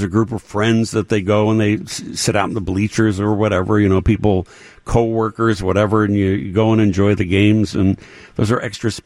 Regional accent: Chicago, Illinois, United States; because we grew up on the South Side, and we used to go only to White Sox games when we were little at the old Comiskey Park.

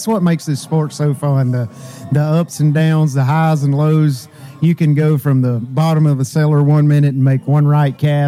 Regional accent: Shelby, North Carolina, United States; I'm from Shelby, not that far away, and Lake Norman's my home lake.

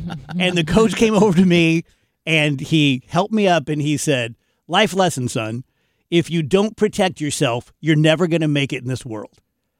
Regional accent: Roxana, Illinois, United States; Like, I was from Roxana, Granite City.

